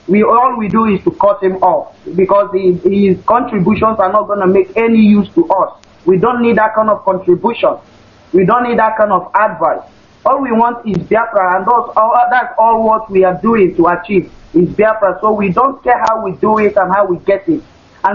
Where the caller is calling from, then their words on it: Thailand; I'm calling from Thailand.